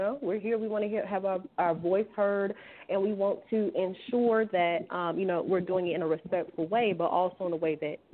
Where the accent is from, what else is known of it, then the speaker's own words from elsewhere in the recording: the South, United States; accent: Southern; I'm sure if you guys are here, you can hear my little accent. I got a little southern accent, a little southern twang, you know.